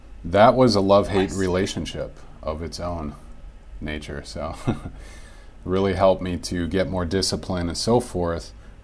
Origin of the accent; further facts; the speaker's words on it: Wisconsin, United States; now in Thailand; I'm originally from your Wisconsin.